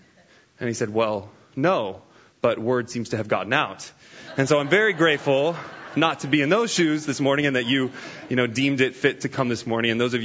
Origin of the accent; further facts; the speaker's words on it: Kansas, United States; I'm not from Texas. I am actually originally from Kansas, so a little bit up north from here.